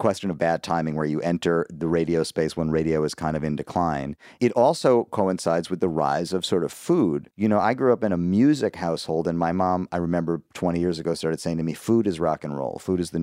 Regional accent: Madison, Wisconsin, United States; I graduated from college in 99 also. I grew up in Madison, Wisconsin. With Ben Wickler.

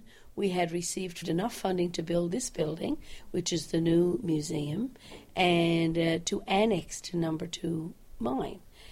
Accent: Bell Island, Newfoundland and Labrador, Canada; Growing up on Belle Island was extraordinary. There were 13 schools. There were houses as far as the eye could see. There was between 12 and 14,000 people who lived in this small community. We hardly had to go into St. John's

